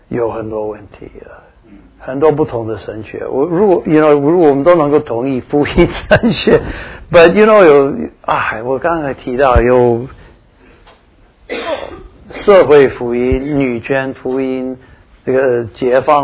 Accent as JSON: {"language": "Chinese", "country": "China", "said": "我们中国人一直所一直蛮希望能够产生的一些美德"}